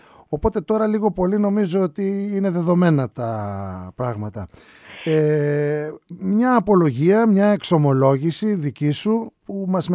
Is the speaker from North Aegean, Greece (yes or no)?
yes; Samos, North Aegean, Greece; εγώ μεγάλωσα ακριβώς απέναντι από εκεί που μεγάλωσες εσύ, από τη Χίο, στη Σάμο